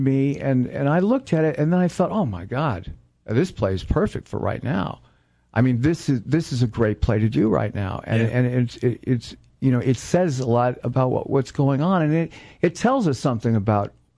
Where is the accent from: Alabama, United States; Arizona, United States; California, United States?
California, United States; Los Angeles; you know, I come from Los Angeles originally.